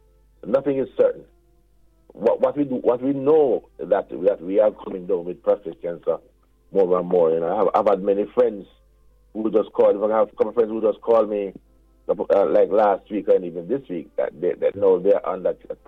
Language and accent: English; Jamaica; That was called, when I was growing up in Jamaica, tappage of water.